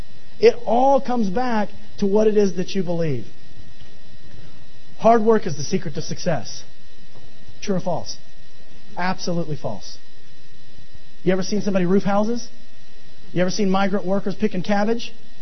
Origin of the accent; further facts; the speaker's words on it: Benbrook, Texas, United States; Because I was born and raised in Benbrook, Texas, and kids from Benbrook, Texas don't do well in life.